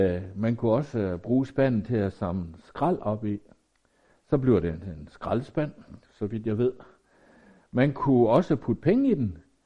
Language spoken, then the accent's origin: Danish; Jutland, Denmark; det, jeg bedst kan som jyde at nøjes med